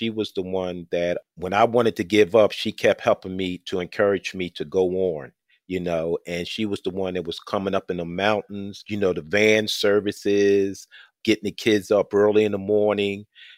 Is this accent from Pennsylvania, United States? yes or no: yes; Philadelphia, Pennsylvania, United States; Yes, I grew up in Southwest Philly. 10 siblings, 5 brothers and 5 sisters, close-knit family.